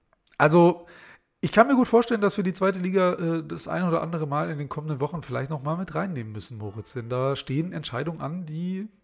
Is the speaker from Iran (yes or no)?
no; Hanover, Lower Saxony, Germany; als Norddeutscher, Hannoveraner